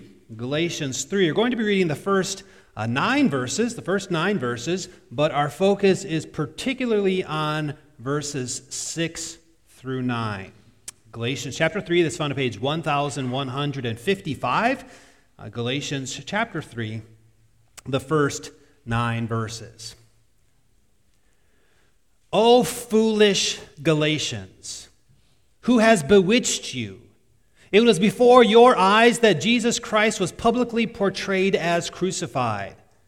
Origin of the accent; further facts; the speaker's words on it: Iowa, United States; Well, I'm from Northwest Iowa, being born and raised there.